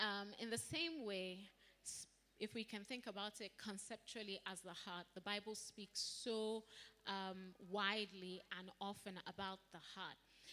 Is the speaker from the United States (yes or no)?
no; Dublin, Leinster, Ireland; when I was growing up in Dublin